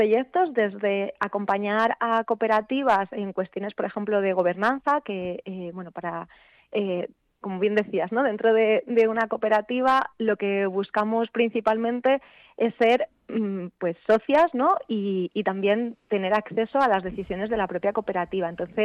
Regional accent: Asturias, Spain; yo soy asturiana

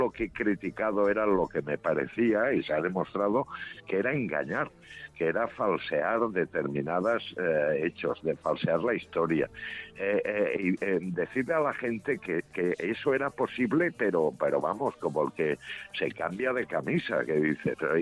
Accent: Barcelona, Catalonia, Spain; yo soy de aquí, ¿de dónde quieren que me vaya? A ver, dígame usted, porque yo soy nacido en Barcelona

